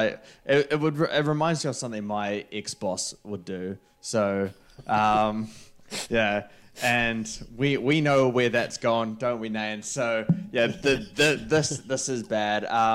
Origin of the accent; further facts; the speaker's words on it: New Zealand; Despite the fact that I'm from New Zealand. Guys, I'm from New Zealand. I can say this.